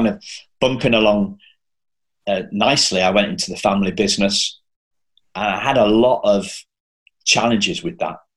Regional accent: Wrexham, Wales, United Kingdom; born there; Anyway, then found out that I was born in Wrexham.

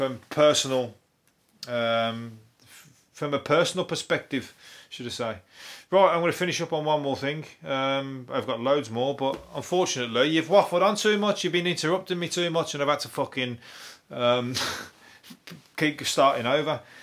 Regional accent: Birmingham, West Midlands, United Kingdom; I'm from the Wild West Midlands, which is Birmingham. Birmingham, massive. Birmingham is massive. Second biggest city in the country.

